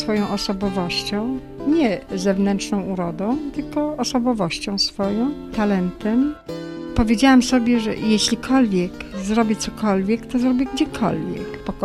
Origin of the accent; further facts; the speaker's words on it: Poznań, Greater Poland Voivodeship, Poland; now in Białystok, Poland; ponieważ rodem jestem z Poznania, więc jest ta różnica kulturowa i obyczajowa i tak dalej.